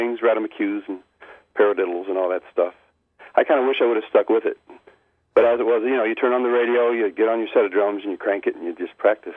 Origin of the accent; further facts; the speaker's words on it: New Lenox, Illinois, United States; I'm from Illinois, southwest of Chicago, a little town called New Lenox, right by Joliet, Illinois.